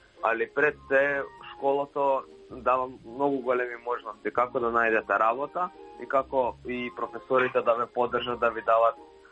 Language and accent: Macedonian; Skopje, North Macedonia; а јас сум од Скопје и требаше да патувам секој ден до Велес.